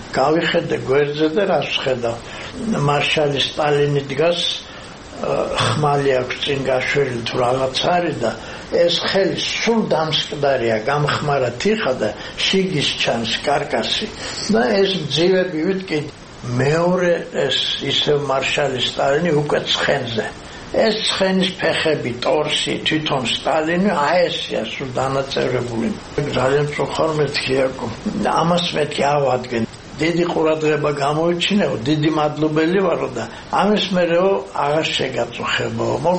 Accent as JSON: {"language": "Georgian", "town": "Arkhoti", "region": "Mtskheta-Mtianeti", "country": "Georgia", "said": "პირიქით ხევსურიდა, საიდანაც ჩვენ მართლა ვართ არხოტიდან ვარ ჩამოსული"}